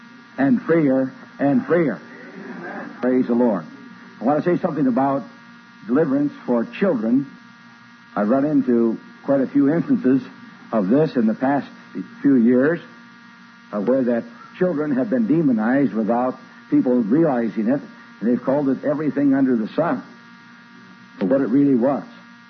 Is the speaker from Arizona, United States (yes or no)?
no; Monroe, Michigan, United States; moved away as an adult; now in Indiana, United States; I came from Monroe, Michigan. That's where I was born and raised, spent the first 30 years of my life. I come out into Indiana, and since that time, I never have been back into Michigan, only to preach.